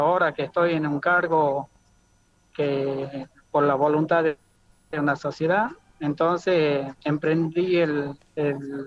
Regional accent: Luis Burela, Salta, Argentina; Mi pueblo se llama Luis Burela, corresponde al departamento de Anta, uh-huh. municipio de General Pizarro.

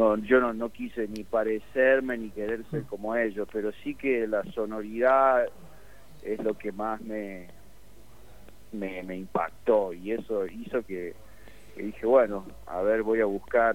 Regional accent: Córdoba, Argentina; moved away as an adult; also born or lived in Madrid; now in Ibiza, Spain; porque yo soy de Córdoba, de Argentina, pero conocí el mar como a los 20 y pico de años y ahora vivo acá, en una isla.

